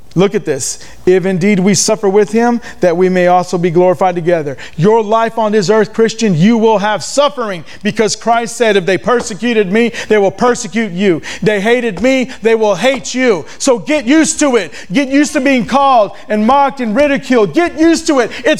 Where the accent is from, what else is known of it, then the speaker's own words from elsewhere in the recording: United States; Yeah, I love America. I thank God I'm an American.